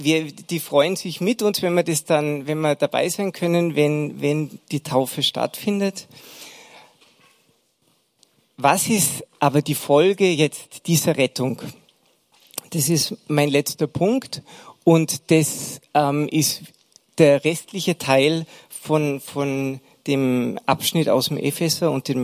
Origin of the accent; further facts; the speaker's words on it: Austria; Bei uns in Österreich ist es ja eher üblich, dass Kinder getauft werden.